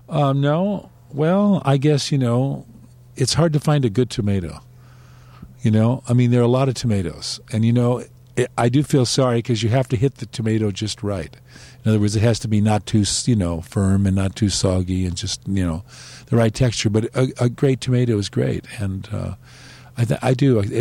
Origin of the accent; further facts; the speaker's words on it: Laguna Beach, California, United States; I grew up in Laguna Beach, Dana Point, Southern California, and spent all my youth surfing in the ocean as much as I could.